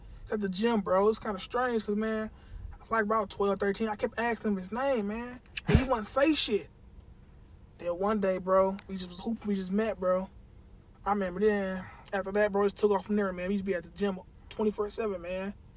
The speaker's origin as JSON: {"language": "English", "town": "Detroit", "region": "Michigan", "country": "United States", "tie": "born or raised there", "said": "My growing up in the hood, man. I grew up on East 7 Mile, man."}